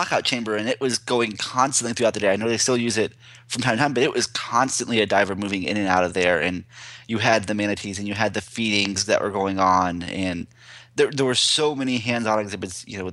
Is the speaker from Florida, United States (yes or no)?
yes; Florida, United States; It does put my life in perspective because I can remember growing up in Central Florida and being outside and watching the Challenger.